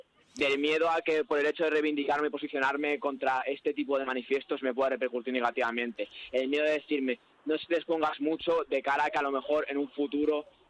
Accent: Salamanca, Castile and León, Spain; now in Madrid, Spain; yo soy de Salamanca, estoy aquí estudiando.

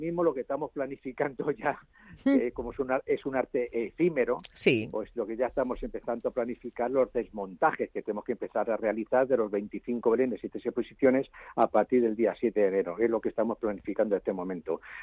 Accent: Madrid, Community of Madrid, Spain; como madrileño que me considero y que soy.

